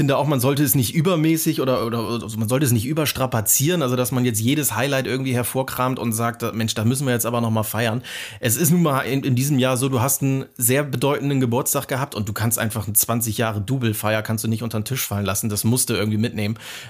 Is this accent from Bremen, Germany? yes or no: yes; Bremen, Germany; ich komme aus Bremen